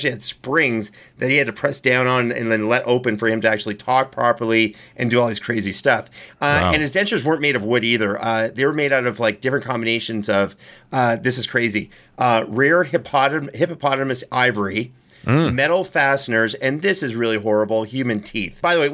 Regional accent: Canada; I'm from Canada. That's what we call, like, a Tuesday.

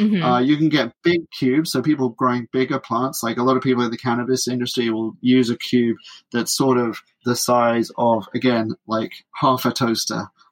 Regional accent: United Kingdom; accent: British

